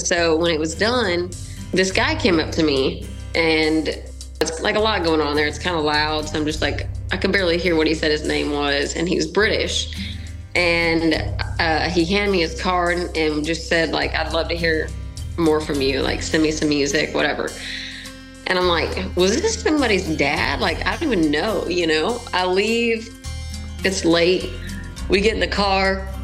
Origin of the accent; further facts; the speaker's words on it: New Braunfels, Texas, United States; So I'm from Texas, from New Braunfels, Texas. It is in between San Antonio and Austin. It used to be a small town. It's not so small anymore.